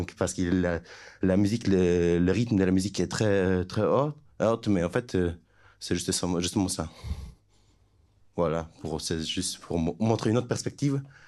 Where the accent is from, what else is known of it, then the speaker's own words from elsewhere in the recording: Poland; je viens de Pologne